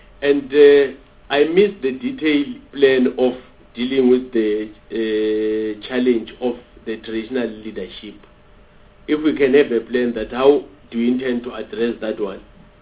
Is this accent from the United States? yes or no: no; Mpumalanga, South Africa; let me use Mpumalanga because I'm from Mpumalanga